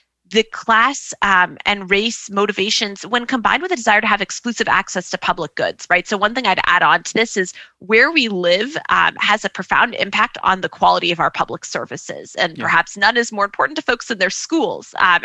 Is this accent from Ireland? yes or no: no; Milwaukee, Wisconsin, United States; moved away; Yeah, so I'm a native of Milwaukee, Wisconsin, and my hometown neighborhood has not changed at all. Since I've moved away, you know, almost 20 years ago, it is exactly the same.